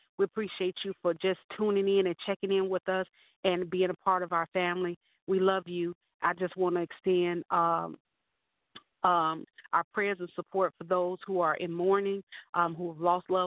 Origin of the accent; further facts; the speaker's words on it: Nevada, United States; I'm your host tonight … live from Las Vegas. I am so happy right here in Nevada, my hometown, but my home state, rather.